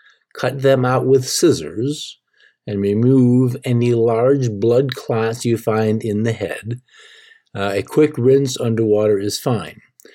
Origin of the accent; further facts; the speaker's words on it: United States; I think, as an American, we Americans tend to find the texture of fish skin